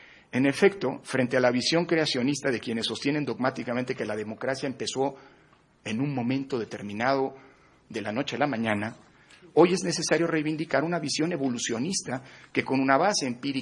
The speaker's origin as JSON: {"language": "Spanish", "country": "Mexico"}